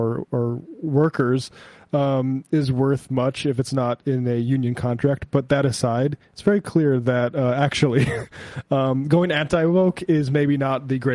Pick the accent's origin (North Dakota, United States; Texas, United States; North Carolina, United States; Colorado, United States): North Dakota, United States; my home state, North Dakota, has had issues with white supremacists forming little enclaves and taking places over.